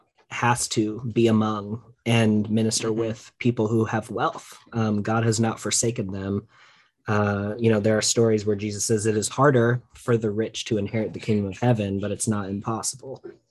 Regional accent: Chelsea, Michigan, United States; also born or lived in Ann Arbor; We lived in Ann Arbor for 5 years, and I grew up in Chelsea, which is just 20 minutes west.

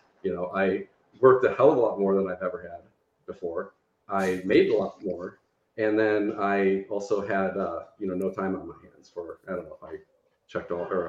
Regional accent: Detroit, Michigan, United States; And so I looked at my hometown, Detroit, Michigan, and I said, like, there isn't any like vaccine specialized sites here.

